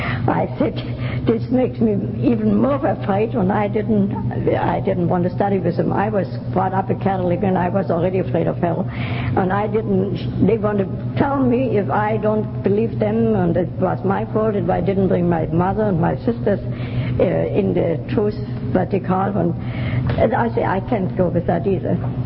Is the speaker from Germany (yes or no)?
yes; Germany; English is a second language; moved away; since I come from Germany and had been going to the bar and also been dispelled from my home.